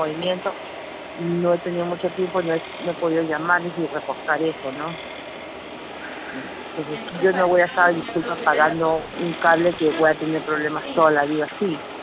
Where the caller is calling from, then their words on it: Los Olivos, Lima, Peru; Soy de acá de Los Olivos, Subregión San Elías.